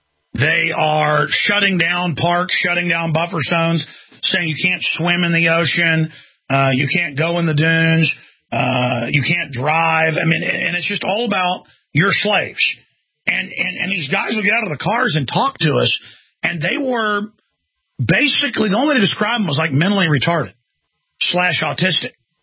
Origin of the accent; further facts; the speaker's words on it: Austin, Texas, United States; Well, I'm from Austin, Texas.